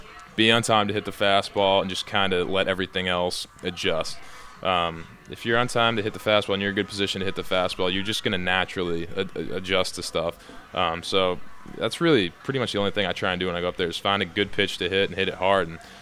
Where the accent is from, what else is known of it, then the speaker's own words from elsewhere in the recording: Boston, Massachusetts, United States; growing up in Boston, David Ortiz is kind of that guy that every kid playing baseball looked up to.